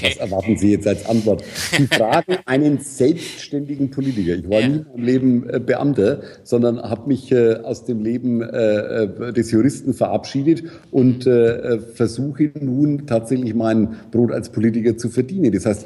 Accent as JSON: {"language": "German", "town": "Nuremberg", "region": "Bavaria", "country": "Germany", "tie": "born or raised there", "said": "Nürnberg, meine Heimatstadt. Dort geboren, aufgewachsen, zur Schule gegangen, Universität, studiert, erste Liebe, Ehe geschlossen."}